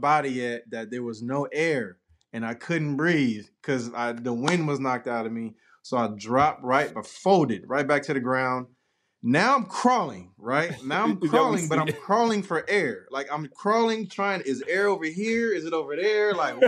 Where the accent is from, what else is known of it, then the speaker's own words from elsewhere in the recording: San Diego, California, United States; Marcus is from San Diego. He's from my neighborhood, from my hometown.